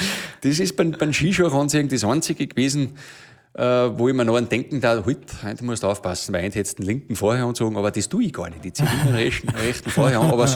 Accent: Schladming, Styria, Austria; Weil bei uns in Schladming ist es ja schon wieder so, dass im Tal herunten die von oben vom Berg oben, wo ich her bin, die schon wieder schon nicht verstehen.

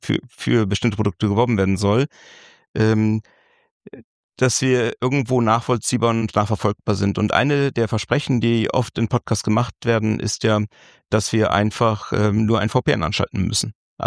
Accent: Bremen, Germany; Eigentlich ein Mensch, der aus Bremen kommt. Ich komme aus dem Norden

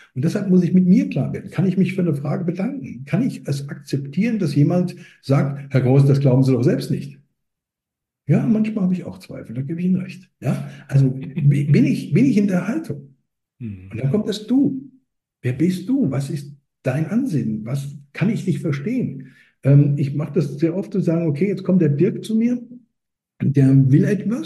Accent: Hesse, Germany; Ich sage das sehr oft, ich bin Hesse.

